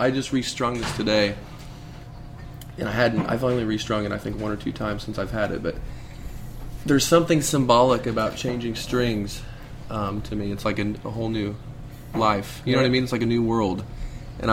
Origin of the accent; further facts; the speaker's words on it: Vandalia, Illinois, United States; born there; I was born in Vandalia, Illinois.